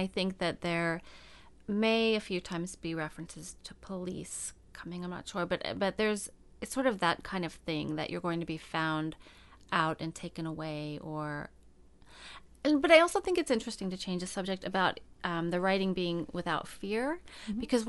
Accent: California, United States; I grew up in California where there were these sort of tall catweed kind of fields.

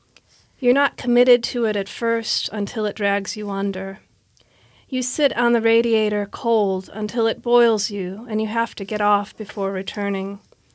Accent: Detroit, Michigan, United States; Well, I think growing up in Detroit, it's that really informs who I am and who I am as a writer.

